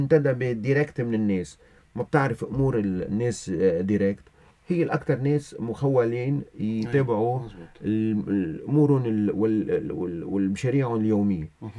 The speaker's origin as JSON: {"language": "Arabic", "country": "Lebanon", "tie": "born there", "said": "أنا شخص خلقت بلبنان عمري 54 سنة، بال 75 كان عمري 5 سنين"}